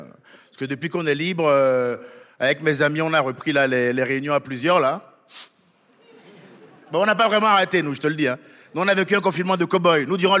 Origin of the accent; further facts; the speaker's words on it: France; Je me dis, moi, en tant que Français, du jour au lendemain, j'allume ma télé